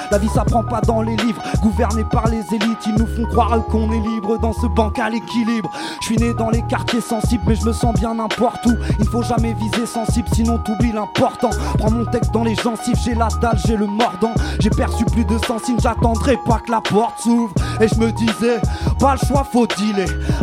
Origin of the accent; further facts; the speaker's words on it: Marseille, Provence-Alpes-Côte d'Azur, France; Je suis de la Belle de Mai, frérot.